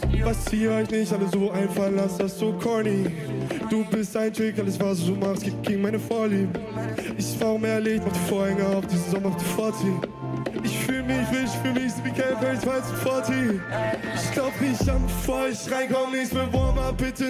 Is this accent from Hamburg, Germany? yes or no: yes; Hamburg, Germany; also born or lived in Berlin; Ich bin zwar geboren in Berlin, aber ich bin aufgewachsen in Hamburg. Ich wohne in Hamburg, ich bin Hamburger.